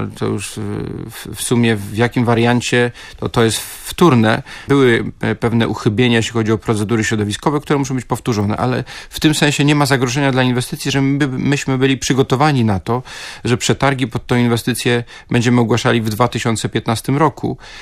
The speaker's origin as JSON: {"language": "Polish", "town": "Gdańsk", "region": "Pomeranian Voivodeship", "country": "Poland", "said": "jako i gdańszczanin i pomorzanin, że dla nas tutaj na Pomorzu"}